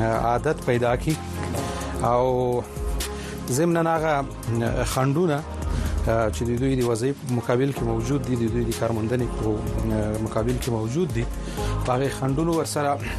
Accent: Khost, Afghanistan; also born or lived in Pakistan; زه د خوست ولایت يم، د خوست د لکنو د بدی خېلو په کلی کې پیدا شوم،

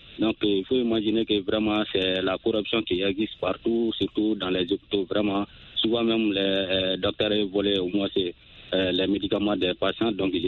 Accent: Soninkéni, Koulikoro, Mali; Oui, effectivement, dans mon village natal.

